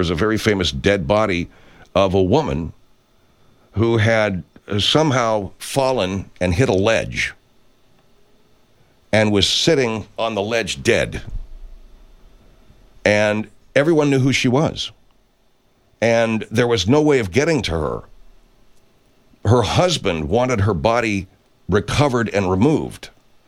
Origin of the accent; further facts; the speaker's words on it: California, United States; I come from Southern California. That means only one thing. You hate San Francisco sports teams.